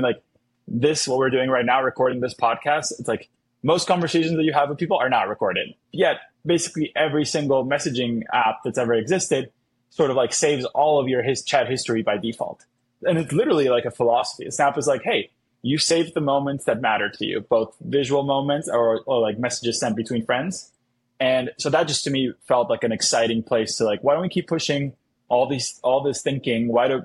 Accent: Colombia; hey, I'm from Latin America, I'm from Colombia. Voice notes like run basically the whole economy in Colombia.

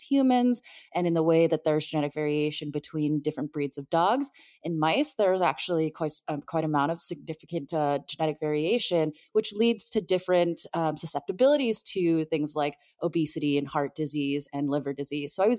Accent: San Diego, California, United States; You know, I grew up in San Diego and spent a lot of time in the craft beer scene.

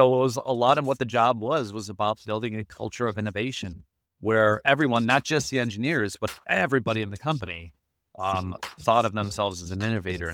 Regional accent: Chicago, Illinois, United States; So I grew up in Chicago, 80s and 90s.

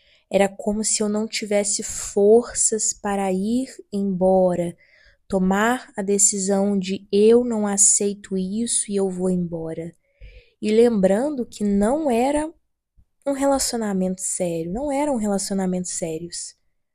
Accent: Minas Gerais, Brazil; now in Rio de Janeiro, Brazil; Eu nasci e cresci em uma cidade pequena, em Minas Gerais. Fui morar no Rio de Janeiro.

